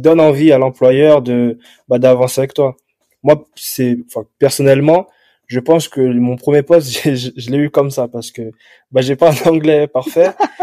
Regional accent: France; Non, mais en tant que Français, on est trop dur avec nous

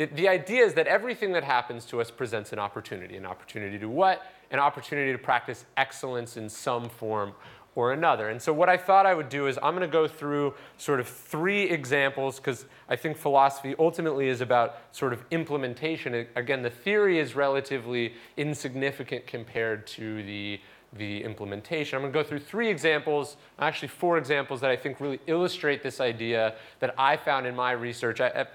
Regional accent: United States; I'll apologize in advance for the Americanness of my examples. I'm very American

